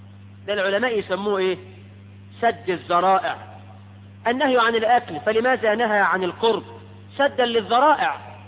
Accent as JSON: {"language": "Arabic", "country": "Egypt", "said": "واحنا كمصريين"}